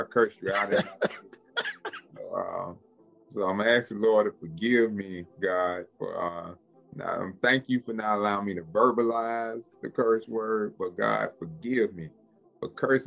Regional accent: Linden, Alabama, United States; Man, I'm born and raised in Linden, Alabama. That's Marengo County. It's in the Black Belt area of the state of Alabama.

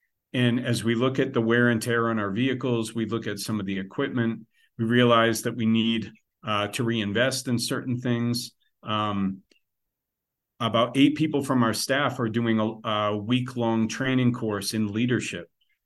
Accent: United States; I'm from the United States, primarily working in Africa.

